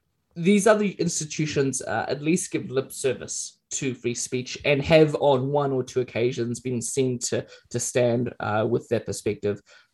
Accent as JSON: {"language": "English", "country": "Mozambique", "tie": "born or raised there", "also_born_or_lived": "Kenya", "lives_now": "New Zealand", "said": "I grew up in Mozambique in a very rural part of the country. I lived in Kenya during attacks from Somalia, Al-Shabaab."}